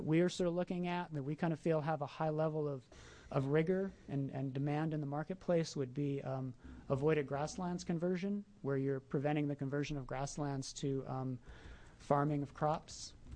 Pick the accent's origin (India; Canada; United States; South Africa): Canada; I'm Canadian